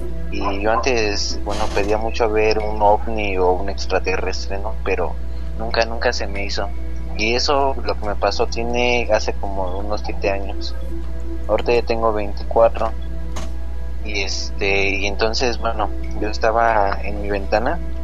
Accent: Tultepec, State of Mexico, Mexico; now in Ecatepec, Mexico; vivo aquí en Ecatepec de Morelos, soy de Tultepec

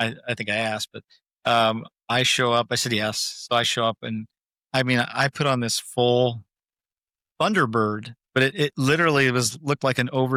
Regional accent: Lincoln, Nebraska, United States; I grew up in Lincoln.

